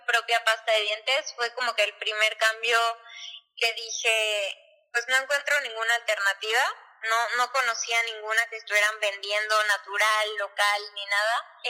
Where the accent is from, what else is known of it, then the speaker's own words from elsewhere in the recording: Campeche, Mexico; moved away as an adult; now in Mérida, Mexico; Soy de Campeche. Nací en Campeche y ahí viví 17 años, pero para entrar, o sea, cuando empecé a estudiar la universidad, me fui a vivir a Mérida.